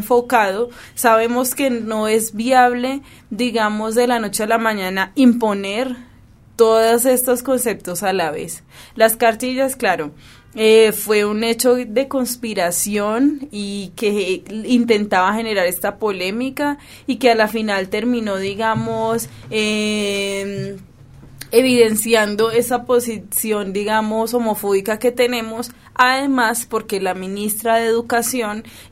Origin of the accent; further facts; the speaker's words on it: Colombia; somos una sociedad colombiana homofóbica